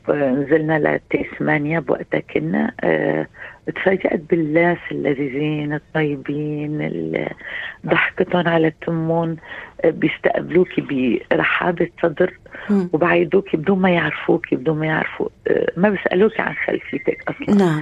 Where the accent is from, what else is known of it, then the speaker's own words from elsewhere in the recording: Aleppo, Aleppo Governorate, Syria; now in Australia; يعني نشكر الله أنه ربنا يمكن مرقنا بتجارب صعبة كنا بحلب، بس تغير كل شيء بأستراليا